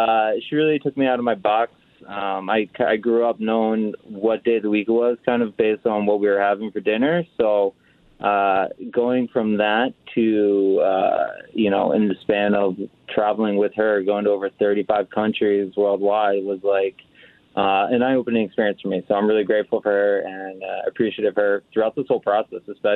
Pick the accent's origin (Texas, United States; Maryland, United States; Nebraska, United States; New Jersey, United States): New Jersey, United States; also born or lived in Kuwait / Manhattan; So I'm originally from South Jersey. It's where I was born and raised.